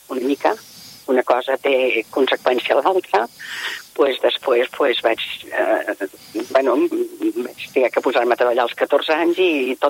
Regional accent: Soleràs, Catalonia, Spain; I nosaltres venim de pagès, som del Soleràs.

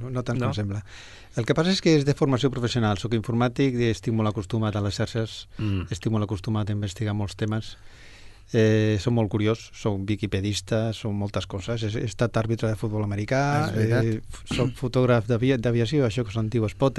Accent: Madrid, Community of Madrid, Spain; born there; Sí, soc madrileny. Podeu observar, parlo català, però soc madrileny.

